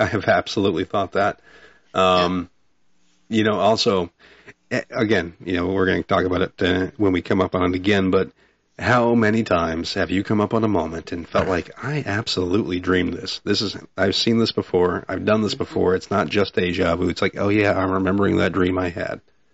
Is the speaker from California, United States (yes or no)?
no; South Dakota, United States; Back where I grew up in South Dakota, 40,000 was like a big city that you'd travel to go to the mall and stuff.